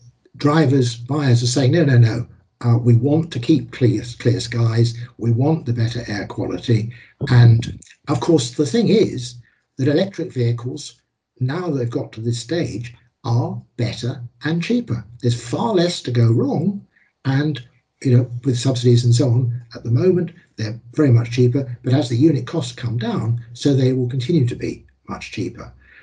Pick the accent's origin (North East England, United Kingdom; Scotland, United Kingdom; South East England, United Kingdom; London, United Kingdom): North East England, United Kingdom; Teesside; also born or lived in Houston, United States; You know, I grew up in Teesside, I grew up in Houston.